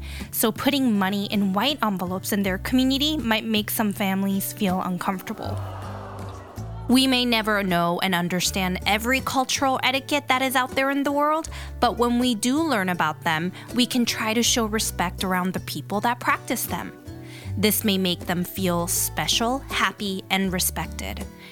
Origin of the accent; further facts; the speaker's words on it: South Korea; it is so different from how my hometown, South Korea, celebrates.